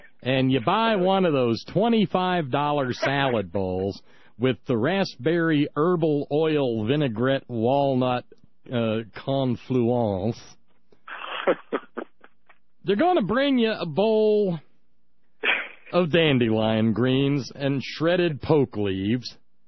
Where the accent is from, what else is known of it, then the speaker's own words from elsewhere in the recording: United States; it's embarrassing to me as an American